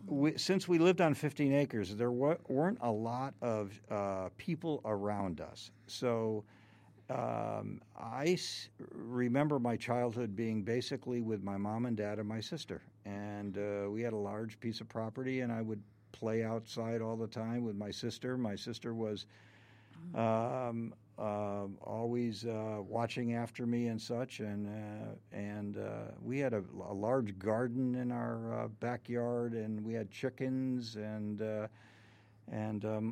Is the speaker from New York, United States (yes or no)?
no; North Haven, Connecticut, United States; born there; I was born in North Haven, Connecticut, I lived on Clintonville Road.